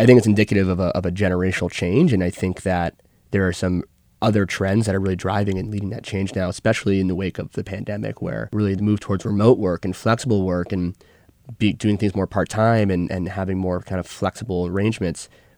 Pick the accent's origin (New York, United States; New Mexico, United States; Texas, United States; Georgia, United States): New York, United States; I'm born and raised in Westchester County, which is just north of the city.